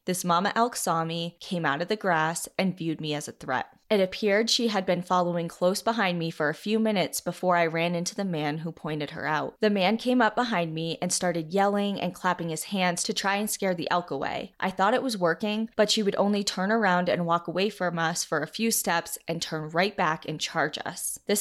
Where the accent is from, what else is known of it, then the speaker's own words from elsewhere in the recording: Colorado, United States; Growing up in Colorado, I know all of this information